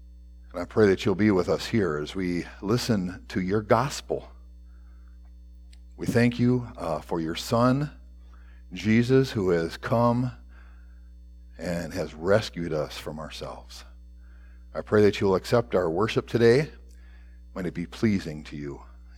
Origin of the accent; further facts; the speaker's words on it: Minnesota, United States; most of you know that I'm originally from Minnesota